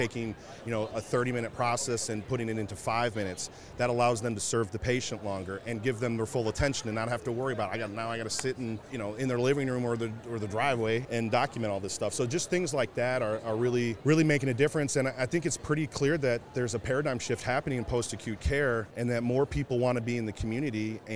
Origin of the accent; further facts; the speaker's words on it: Columbus, Ohio, United States; I am from Columbus, Ohio.